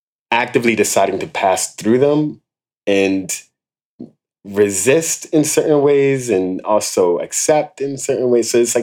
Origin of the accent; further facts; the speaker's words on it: Philadelphia, Pennsylvania, United States; Or like growing up in Philly, I have friends and family that have navigated and has different roots.